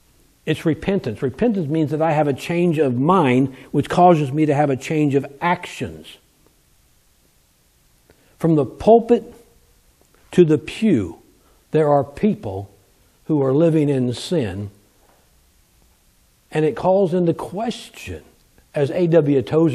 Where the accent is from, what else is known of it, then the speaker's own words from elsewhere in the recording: California, United States; Growing up in California, I lived out there for 20 years.